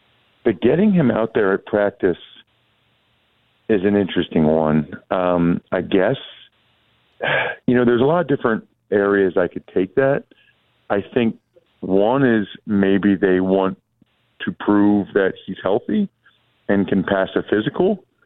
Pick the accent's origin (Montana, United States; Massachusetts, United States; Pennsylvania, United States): Pennsylvania, United States; Yeah, well, definitely … who's from my hometown.